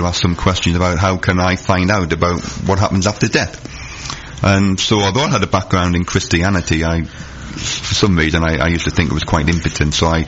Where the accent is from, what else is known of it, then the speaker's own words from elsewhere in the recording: Sunderland, North East England, United Kingdom; accent: post Geordie; No, I'm not an Essex boy. My hometown is Sunderland.